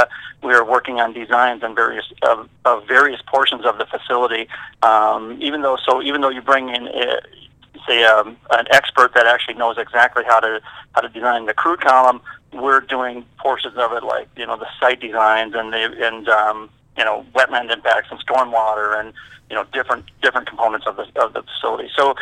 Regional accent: Wisconsin, United States; So I'm from Wisconsin originally, and we've got beautiful state as well, but a lot of trees, a lot of forested areas.

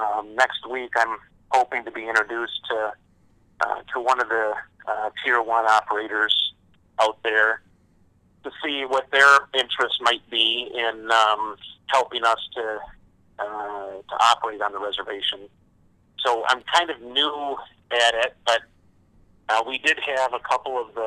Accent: Michigan, United States; I'm from Northern Michigan, so I grew up you know, with significant snowfall coming off Lake Michigan.

